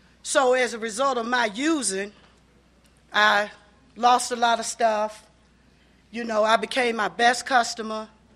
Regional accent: Lynchburg, Virginia, United States; You know, originally I'm from Lynchburg, Virginia.

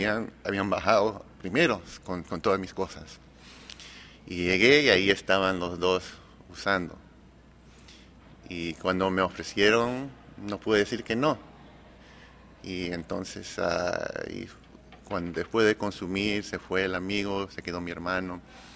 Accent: Magdalena del Mar, Lima, Peru; moved away; also born or lived in Miraflores; Nací en Magdalena del Mar, en Perú. Bueno, viví en Magdalena del Mar, en Perú, en Miraflores, en Perú, todo al lado del mar.

